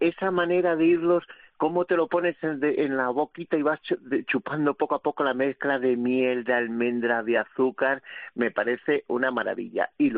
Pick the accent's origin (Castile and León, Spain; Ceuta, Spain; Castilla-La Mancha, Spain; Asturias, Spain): Castile and León, Spain; Villacastín; en mi pueblo, Villacastín, Segovia, que todos pasamos por la carretera a La Coruña